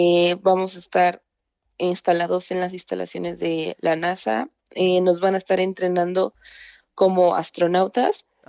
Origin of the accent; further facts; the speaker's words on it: Toluca, State of Mexico, Mexico; Soy de Toluca.